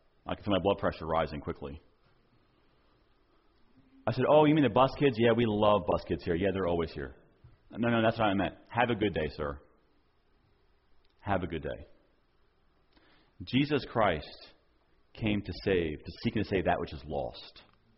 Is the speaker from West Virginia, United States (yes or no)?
no; New Jersey, United States; And I didn't know this because I was from New Jersey, but that was a very rare thing apparently in Georgia. In New Jersey, our church was half and half, and just the way it always was growing up